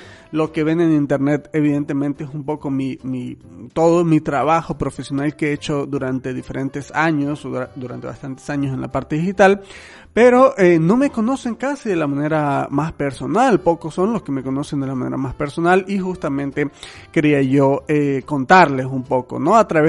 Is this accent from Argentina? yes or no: no; Tovar, Mérida, Venezuela; moved away as an adult; also born or lived in Maracaibo; now in Mexico; mi edad son 30 años. Nací en Tobar, Mérida, Venezuela. Tobar es un pueblito del estado Mérida en Venezuela. Viví hasta los 17 años en Tobar. Después me fui a Maracaibo, que es la segunda ciudad más grande de Venezuela.